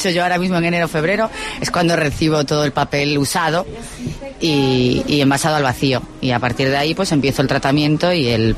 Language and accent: Spanish; A Coruña, Galicia, Spain; De Coruña.